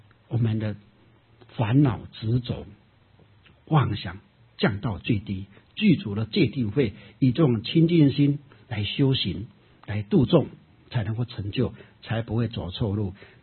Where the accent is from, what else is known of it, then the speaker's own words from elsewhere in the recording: China; 或者我们中国人讲的圣贤之道